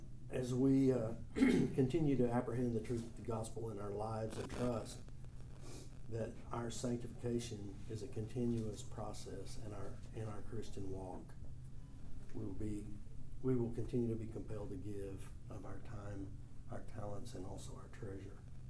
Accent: Longview, Texas, United States; I grew up in Longview, Texas, as I mentioned.

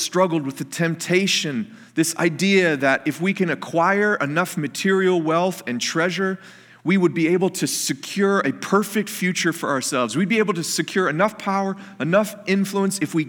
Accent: Detroit, Michigan, United States; I didn't grow up in the Twin Cities. I grew up in the Metro Detroit area.

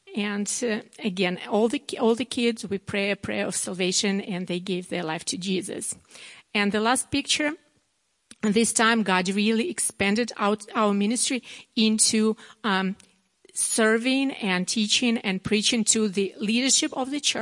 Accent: Belarus; English is a second language; moved away as an adult; And I came from Belarus to join that team.

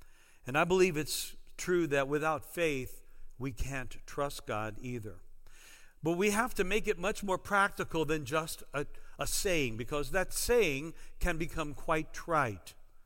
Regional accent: Indiana, United States; I remember wanting a boy so bad, a young son, to play basketball with growing up in Indiana.

